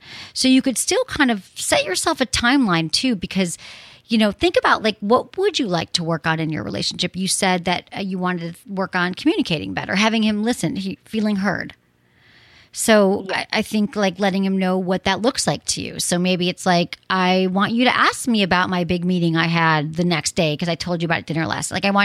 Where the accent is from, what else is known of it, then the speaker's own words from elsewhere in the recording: Michigan, United States; I mean, I'm from Michigan, you're in Chicago, I get it.